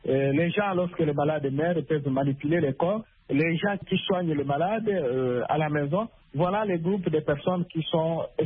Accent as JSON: {"language": "French", "country": "DR Congo", "said": "On a fait l'évaluation d'ailleurs chez nous en République démocratique du Congo"}